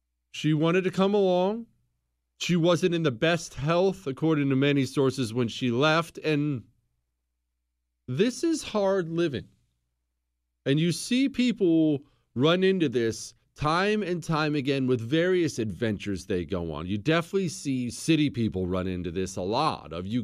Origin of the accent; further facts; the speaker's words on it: Rocky Mountains, United States; And anybody who's ever been out west, I grew up in the Rocky Mountains